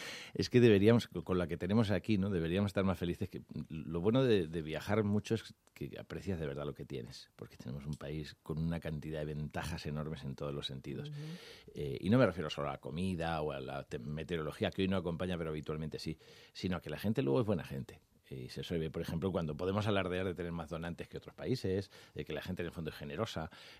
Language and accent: Spanish; Albacete, Castilla-La Mancha, Spain; also born or lived in Melilla; soy de Albacete, la gente de Albacete somos honestos